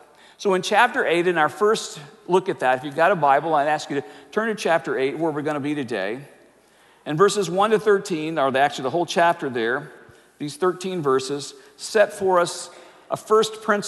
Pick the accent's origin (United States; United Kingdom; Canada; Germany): United States; the South; And I grew up in the Baptist world of the South where it was absolutely taboo to drink any alcohol whatsoever.